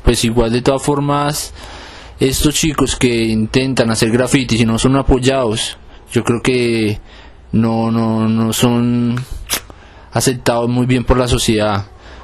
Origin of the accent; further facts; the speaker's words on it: Bogotá, Colombia; tengo 23 años y soy un grafitero de Bogotá.